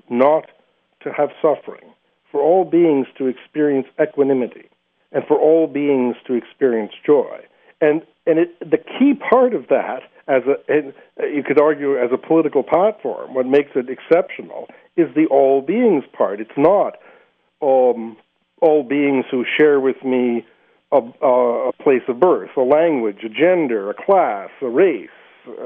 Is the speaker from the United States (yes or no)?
no; Canada; I'm a Canadian. We have our own neuroses.